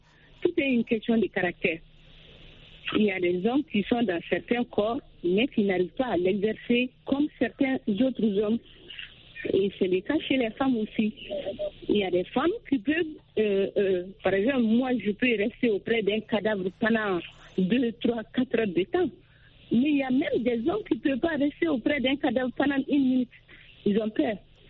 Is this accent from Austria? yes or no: no; Mali; Même chez nous au Mali